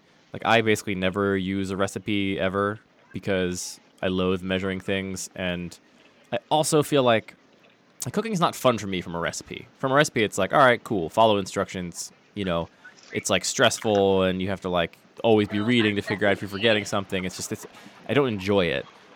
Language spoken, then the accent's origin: English; Pennsylvania, United States; I grew up outside of Philadelphia, and so I grew up with an idea of what a cheesesteak was, and I cannot get that, even in Baltimore.